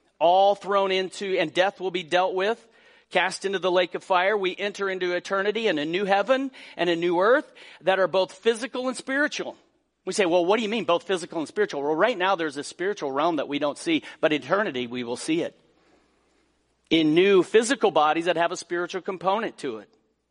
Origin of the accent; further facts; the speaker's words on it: Colorado, United States; Growing up in Colorado, I was very familiar with truck ramps.